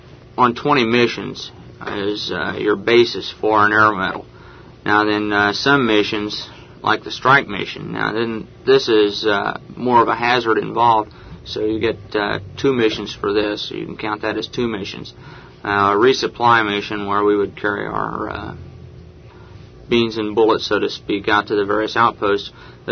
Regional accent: Columbus, Indiana, United States; I'm from Columbus, Indiana. It's a small town south of Indianapolis.

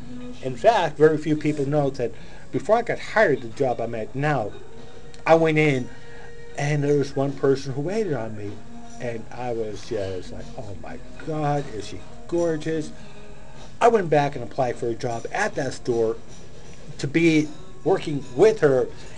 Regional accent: Massachusetts, United States; I missed watching the sunrise over the ocean because I'm from Massachusetts, East Coast.

